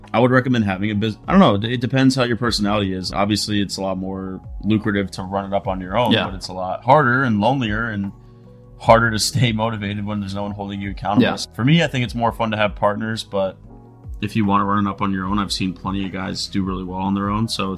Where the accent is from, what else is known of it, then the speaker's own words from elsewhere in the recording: New York, United States; I'm from New York. I went to a state school in New York called Binghamton University.